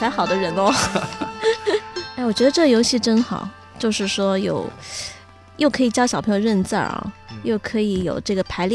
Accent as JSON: {"language": "Chinese", "country": "China", "said": "是我们中国人就是中国文化特别值得骄傲的一个部分。"}